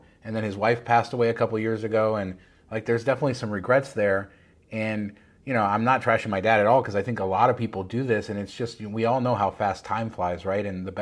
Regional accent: California, United States; also born or lived in Las Vegas; We grew up in Southern California, and then we went on vacation to Las Vegas all the time. And then, you know, at some point we moved to Las Vegas, and that's sort of where our family broke apart.

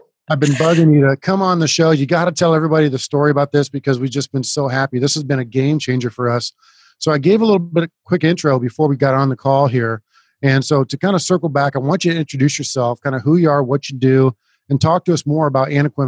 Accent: Iowa, United States; I grew up in Western Iowa.

